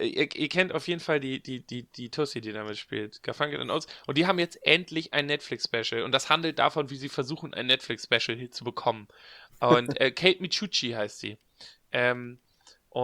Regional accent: Northern Germany, Germany; Als Norddeutscher versteht man das halt wirklich.

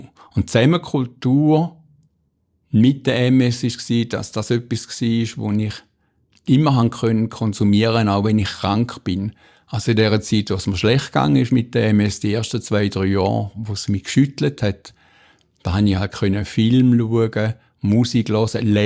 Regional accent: Stein am Rhein, Schaffhausen, Switzerland; Ich bin am Wasser aufgewachsen. Wer nicht, das nicht ist, der weiss nicht, was das bedeutet für ein Kind. Wir haben in Stey am Rhein gewohnt, wunderschönes Städtchen. Meine Eltern haben dort eine Metzgerei und ein Restaurant gehabt

